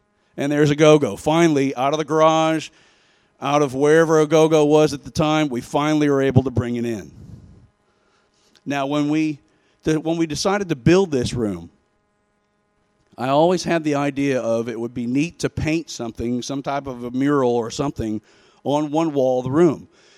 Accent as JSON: {"language": "English", "town": "St. Louis", "region": "Missouri", "country": "United States", "tie": "born or raised there", "also_born_or_lived": "Memphis, United States / Sioux Falls, United States", "said": "I grew up in St. Louis. Went from St. Louis to Memphis, Tennessee. From Memphis, Tennessee, we ended up in Sioux Falls, South Dakota."}